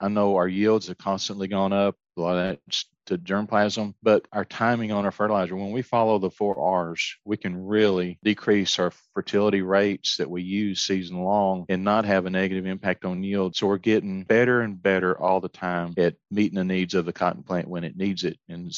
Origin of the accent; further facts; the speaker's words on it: Texas, United States; born or raised there; now in Arkansas, United States